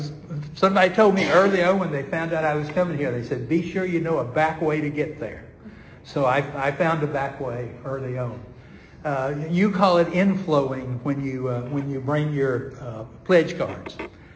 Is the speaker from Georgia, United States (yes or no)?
yes; Georgia, United States; But that was just because I was from Georgia and didn't know what it meant to deal with 50 or 60 inches of snow a year.